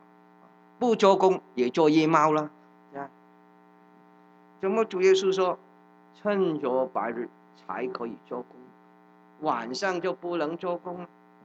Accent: Hong Kong; 那个时候我在香港，你晓得我在香港我的国语普通话就是这么香港的了我在香港长大，所以我在香港信主

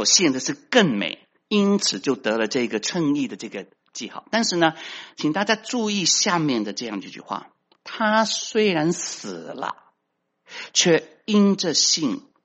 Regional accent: Guangdong, China; 我们广东人说，攞张借卷买咪得咯，省钱啦

